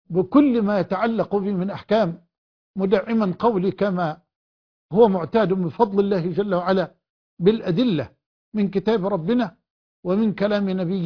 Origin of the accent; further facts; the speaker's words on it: Egypt; وأسأله سبحانه أن يحفظ على بلدنا مصر